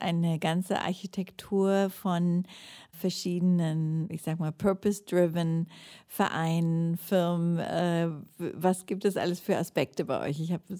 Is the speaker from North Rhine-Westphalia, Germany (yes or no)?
no; Hamburg, Germany; für mich als Hamburgerin weckt das Heimatgefühle.